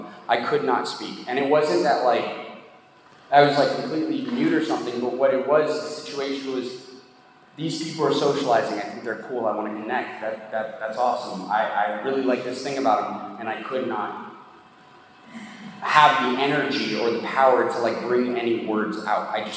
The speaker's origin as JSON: {"language": "English", "town": "Miami", "region": "Florida", "country": "United States", "tie": "born or raised there", "said": "I'm from Miami, by the way. That's not just where I'm sober now. That's like where I was raised as well."}